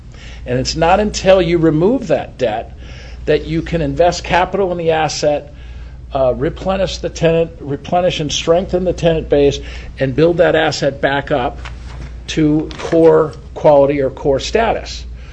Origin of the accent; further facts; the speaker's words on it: Orinda, California, United States; But I grew up in Orinda in the 60s and 70s before houses got expensive. So I'm thankful to be from Contra Costa.